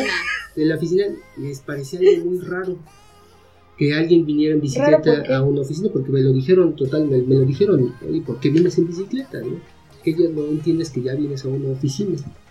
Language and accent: Spanish; Mexico; yo soy de talla chica, soy un mexicano abajo del promedio